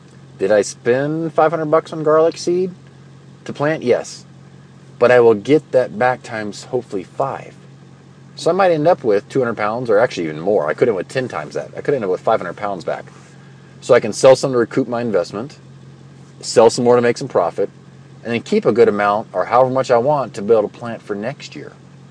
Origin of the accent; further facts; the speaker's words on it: Texas, United States; Where I grew up in Texas with clay soils and where the soil will just hold water